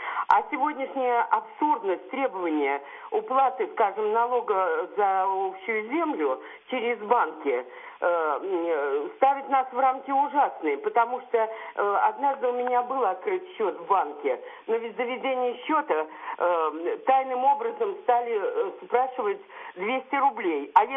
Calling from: Moscow, Russia; Я звоню из Москвы.

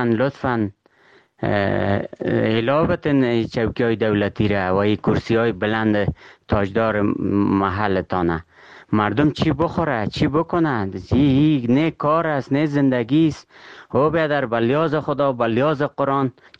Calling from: Kabul, Afghanistan; از کابل هستم.

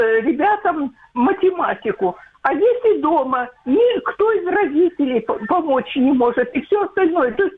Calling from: Dnipro, Dnipropetrovsk Oblast, Ukraine; Это Днепр

